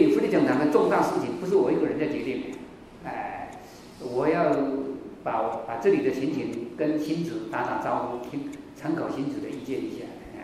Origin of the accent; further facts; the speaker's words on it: China; 我们中国人是重视四分力啊